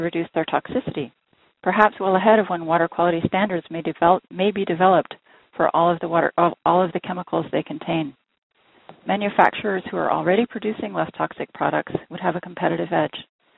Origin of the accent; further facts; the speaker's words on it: Portland, Oregon, United States; I'm from Portland, Oregon.